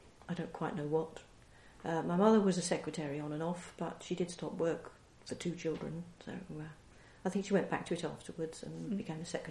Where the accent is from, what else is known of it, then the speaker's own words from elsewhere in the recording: Forest Gate, London, United Kingdom; I was born in Forest Gate, which is the east side of London, almost Essex, but not quite. A long time ago, 1950. Went to school there, stayed there until I went to college in London.